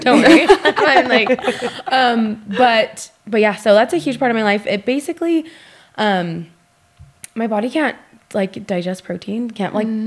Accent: Alpine, Utah, United States; also born or lived in Texas; I grew up in Alpine, moved to Provo, went to Provo High, and, I had a couple years in Texas when I was little.

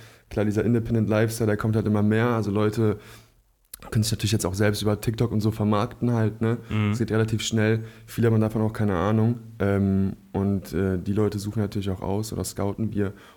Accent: Cologne, North Rhine-Westphalia, Germany; now in Bonn, Germany; Ich komme aus Köln, ja. Ich bin 96 in Köln geboren und bin dann mit 12, 13 hier rüber, Familie auch, ja.

